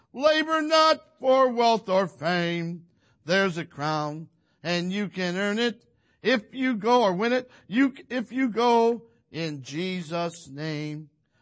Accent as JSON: {"language": "English", "town": "Toledo", "region": "Ohio", "country": "United States", "tie": "born or raised there", "said": "I grew up in Toledo."}